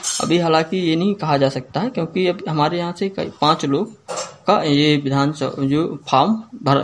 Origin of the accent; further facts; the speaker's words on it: Panna, Madhya Pradesh, India; मैं पन्ना से हूँ।